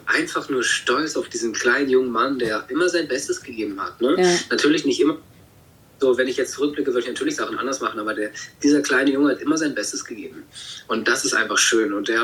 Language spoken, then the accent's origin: German; Kassel, Hesse, Germany; now in Namibia; Und das sind jetzt die letzten 2 Tage, die ich gerade in Kassel bin, wo ich aufgewachsen bin.